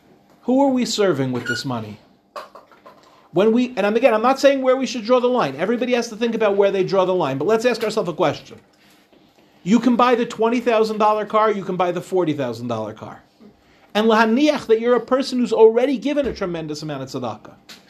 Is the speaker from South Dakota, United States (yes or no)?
no; Far Rockaway, New York, United States; But when I was growing up in Far Rockaway was poor. Far Rockaway was next to Lawrence.